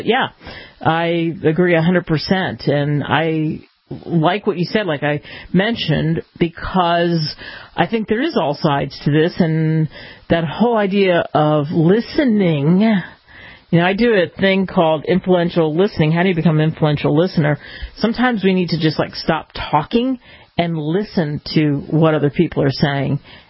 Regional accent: New Jersey, United States; also born or lived in Philadelphia, Pennsylvania; I grew up in New Jersey and Philadelphia, in that tri-state area.

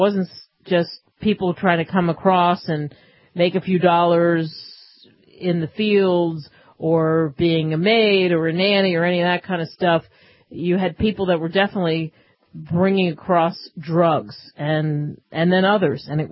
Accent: East Coast, United States; really growing up in the East Coast, not realizing what was happening in the Southwest

